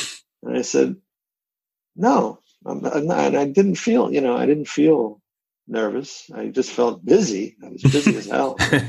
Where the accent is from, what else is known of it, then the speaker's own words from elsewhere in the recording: East Coast, United States; I mean, I was from the East Coast, he was from the West Coast, and we were just comparing notes.